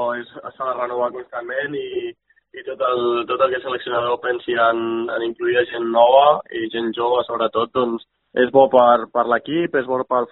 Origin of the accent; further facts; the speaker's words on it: Sabadell, Catalonia, Spain; tots dos som de Sabadell